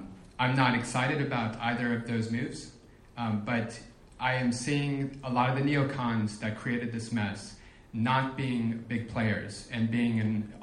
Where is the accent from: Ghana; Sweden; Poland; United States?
United States; Washington, District of Columbia; I'm from Washington, D.C., that's one of the murder capitals of the United States, live on a street right downtown